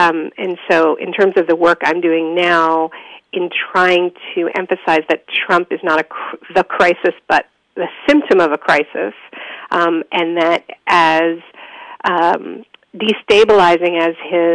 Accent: Canada; born there; also born or lived in United States; I live in Canada. I'm a dual American and Canadian citizen because my parents are both American. I was born in Canada.

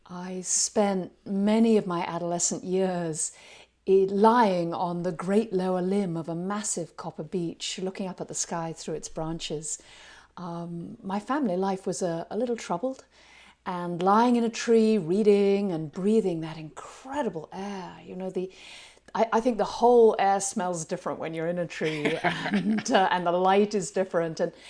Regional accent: United Kingdom; That comes from my background as a Brit.

